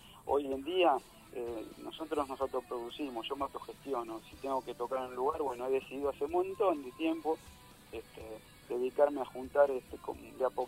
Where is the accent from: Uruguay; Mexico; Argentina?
Argentina; Quilmes, Buenos Aires Province; Yo viví y nací en Quilmes